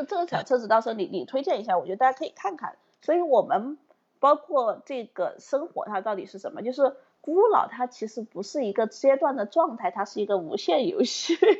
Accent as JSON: {"language": "Chinese", "country": "China", "said": "我们中国人"}